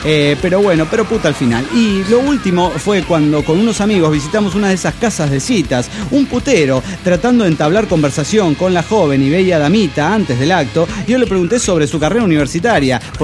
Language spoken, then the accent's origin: Spanish; Cochabamba, Bolivia; Soy el juguetero de Cochabamba, Bolivia.